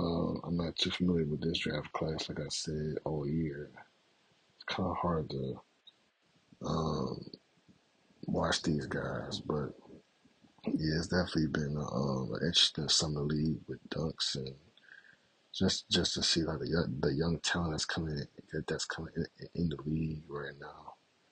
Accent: Maryland, United States; He's from my hometown. He's from Maryland, so I gotta represent all of my people from Maryland.

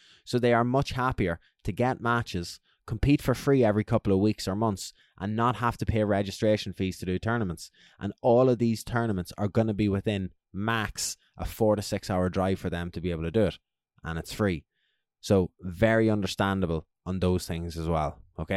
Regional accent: Ireland; And as I said, I'm the Irish Jiu-Jitsu stan here.

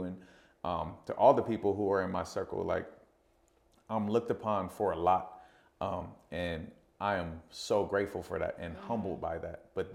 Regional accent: California, United States; I didn't know who he was, though, because I'm from California. I know UCLA players, USC, I don't know you.

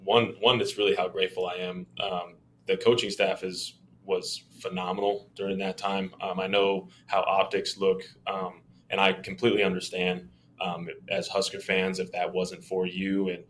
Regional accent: Boulder, Colorado, United States; So it was really at the time I was from Boulder, Colorado, and in Boulder, football is not, you know, a huge deal.

